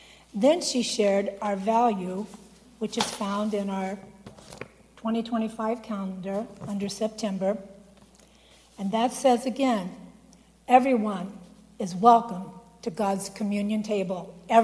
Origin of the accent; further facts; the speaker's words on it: Lebanon, United States; born there; I was born here in Lebanon, and my father, mother, sister, and I attended Second Baptist Church.